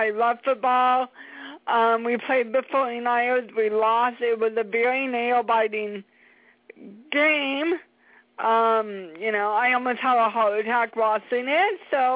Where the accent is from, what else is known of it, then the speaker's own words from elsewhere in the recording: Portland, Oregon, United States; I mean, Portland, Oregon, I'm 4 hours away from it. And I grew up in Portland, Oregon.